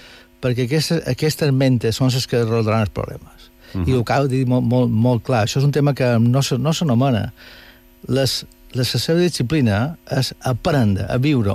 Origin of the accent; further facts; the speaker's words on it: Venezuela; moved away; jo, la meva infància va transcorrer a Venezuela, quan Venezuela era un país de paradís